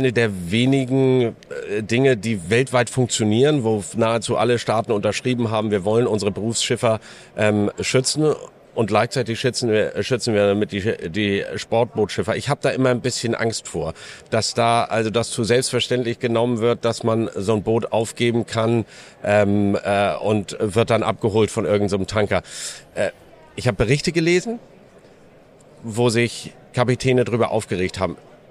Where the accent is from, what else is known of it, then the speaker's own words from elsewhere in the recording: Wedel, Schleswig-Holstein, Germany; Als ich groß geworden bin im Wedeler Yachthafen, da gab es die ersten automatischen Rettungswesten.